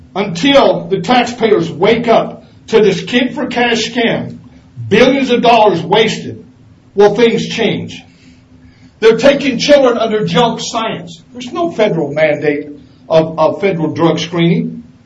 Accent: California, United States; I hail from San Bernardino County.

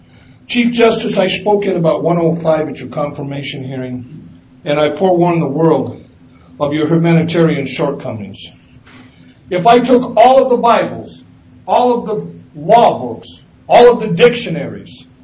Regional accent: California, United States; I hail from San Bernardino County.

